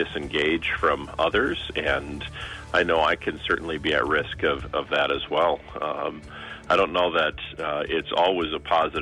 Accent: Oostburg, Wisconsin, United States; So for folks who don't know, I'm from Oostburg, which is over on the east side of Wisconsin, right along Lake Michigan.

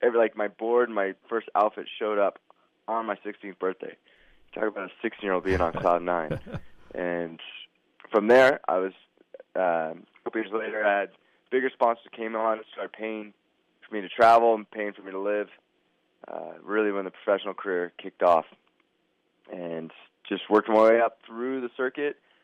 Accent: Fresno, California, United States; I grew up in Fresno, which, if anyone knows where Fresno, California is, it's in the center of the valley. There's no mountains. It's all farmland.

